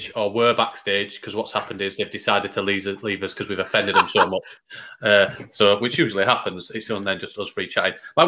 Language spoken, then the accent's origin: English; Yorkshire and the Humber, United Kingdom; I'm a Yorkshireman.